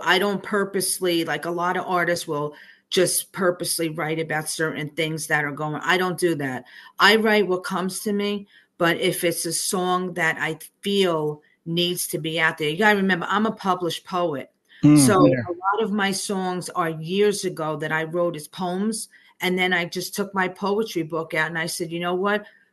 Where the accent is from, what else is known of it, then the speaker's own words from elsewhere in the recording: New Jersey, United States; you know, I'm from Jersey. So we understand up there what happened during that.